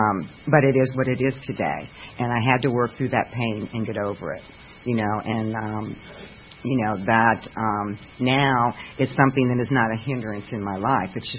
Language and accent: English; Ohio, United States; I was born on October 10th, 1957 at 10:01 in the morning, and I am a minister's daughter, and my father always told me that story every birthday. It was a beautiful, we were in northeastern Ohio, so I'm from up north.